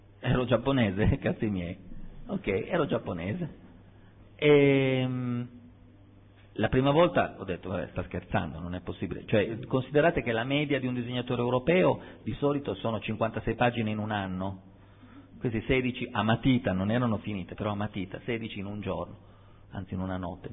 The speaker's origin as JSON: {"language": "Italian", "region": "Sardinia", "country": "Italy", "said": "io sono sardo, vengo da un'isola"}